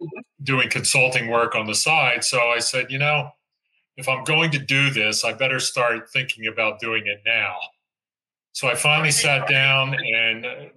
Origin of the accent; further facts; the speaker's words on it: Easton, Pennsylvania, United States; Well, born and raised in Lehigh Valley, specifically in Easton, PA.